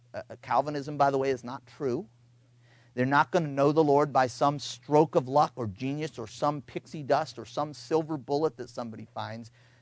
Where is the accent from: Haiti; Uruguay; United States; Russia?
United States; I'm an American too.